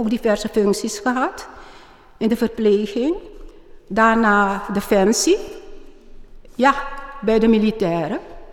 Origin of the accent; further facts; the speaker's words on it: Suriname; moved away as an adult; now in Netherlands; Ik heb een lekker bruin kleurtje. Ik ben afkomstig uit Suriname. In 1960 ben ik naar Nederland gekomen.